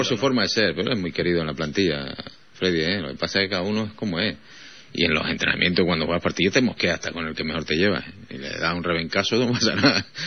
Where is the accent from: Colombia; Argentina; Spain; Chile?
Spain; Santa Cruz de Tenerife, Canary Islands; Presumo porque yo nací en Santa Cruz, o sea, soy chicharrero, además nací en Santa Cruz.